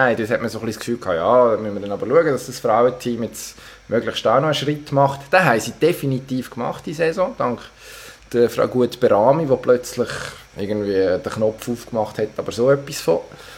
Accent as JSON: {"language": "German", "region": "Solothurn", "country": "Switzerland", "said": "Ich meine, ich als Solothurner weiss, von was sie reden"}